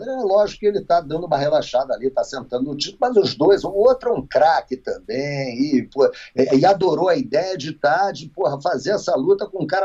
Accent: Brazil; nós somos brasileiros, mas, porra, não é sempre que você vai torcer para um brasileiro

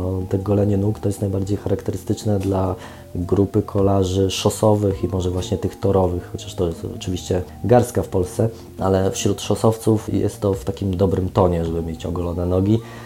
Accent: Podlaskie Voivodeship, Poland; born there; Ja swoje życie prywatne dzielę pomiędzy przebywanie na Suwalszczyźnie, gdzie się urodziłem, a pod Warszawą.

